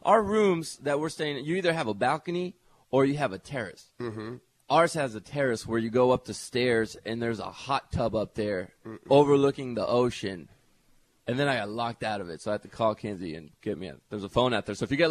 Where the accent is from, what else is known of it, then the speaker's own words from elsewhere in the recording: Mexico; Yes, we're in Mexico, my home country.